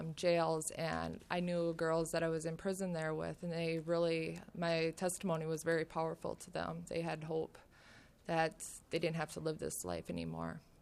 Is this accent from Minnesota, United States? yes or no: yes; Minnesota, United States; I am also from the Brainerd Lakes area